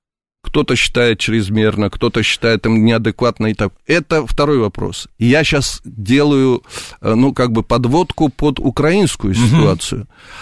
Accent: Georgia; Еще раз, я как грузин, и как политик грузинский, я не приемлю раздрай моей страны.

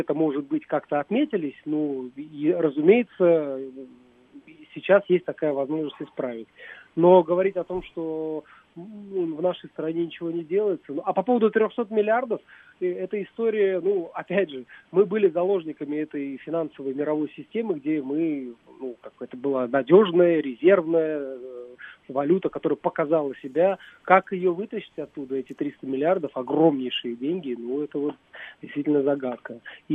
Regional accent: Tajikistan; moved away as an adult; now in Russia; Я реально человек, который приехал сюда в 2008 году и из Таджикистана, откуда я родом.

